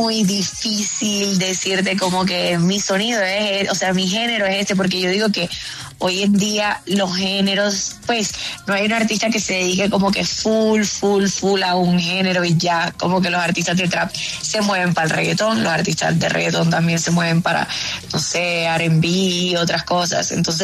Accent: Barranquilla, Atlántico, Colombia; Soy barranquillera y amante de la costa caribe colombiana

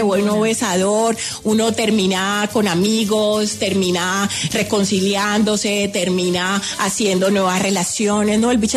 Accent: Colombia; hace parte de lo que somos como colombianos. Somos un país plurietnico y multicultural

